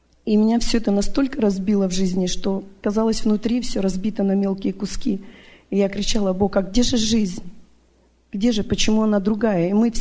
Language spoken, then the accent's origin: Russian; Vancouver, British Columbia, Canada; я из Ванкувера. Я родилась в христианской семье.